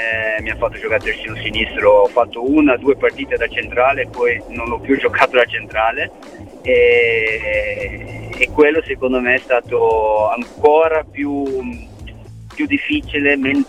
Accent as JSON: {"language": "Italian", "country": "Brazil", "tie": "born or raised there", "moved": "yes", "lives_now": "Italy", "said": "No, era nel mio paese tra San Paolo e Rio. Una città piccolina lì in Brasile dove mi allenavo"}